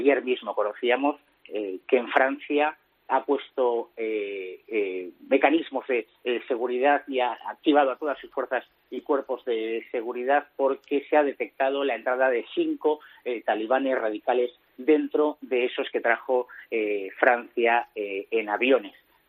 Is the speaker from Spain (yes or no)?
yes; Spain; Nuestro primer deber como políticos europeos, en este caso españoles, es garantizar la seguridad de los españoles.